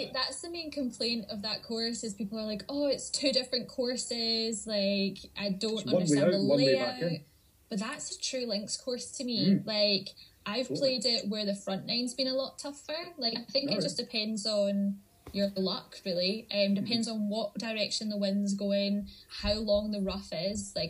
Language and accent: English; Scotland, United Kingdom; also born or lived in United States; I am a Scottish golfer. I played professionally, went to college in the States